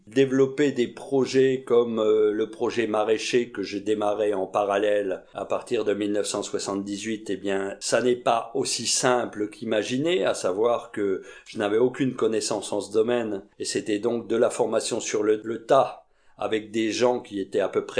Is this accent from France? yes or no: yes; Saint-Père, Bourgogne-Franche-Comté, France; donc je suis originaire de Saint-Père, près de Vézelay, en Bourgogne. Je suis fils et petit-fils d'agriculteurs.